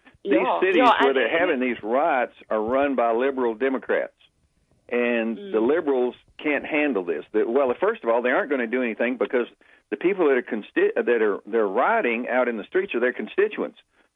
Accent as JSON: {"language": "English", "town": "Nashville", "region": "Tennessee", "country": "United States", "tie": "born or raised there", "said": "I grew up in Nashville, lived here my whole life. And Nashville, Tennessee, used to be a nice city to live"}